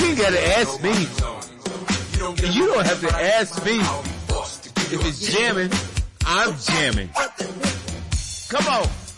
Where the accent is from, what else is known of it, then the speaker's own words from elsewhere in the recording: Richmond, Virginia, United States; also born or lived in California, United States; I lived in California. I was born in Richmond, Virginia.